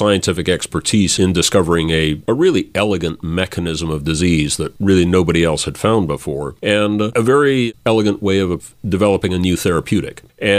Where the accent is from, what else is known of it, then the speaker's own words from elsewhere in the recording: Flint, Michigan, United States; So I grew up in Flint, Michigan, went to University of Michigan in Ann Arbor as an undergrad.